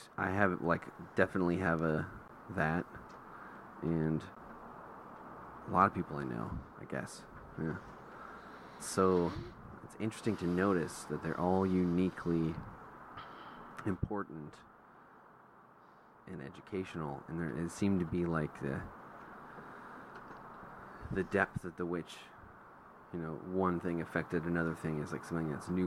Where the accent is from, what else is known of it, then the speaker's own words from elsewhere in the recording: Redwood City, California, United States; That's true. I was born in Redwood City.